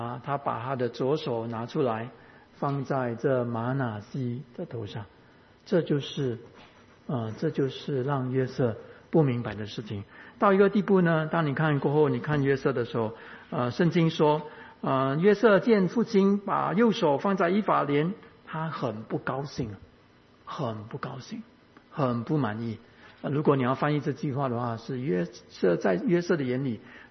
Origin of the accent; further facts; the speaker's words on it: Fujian, China; 我们福建话讲新郎很简单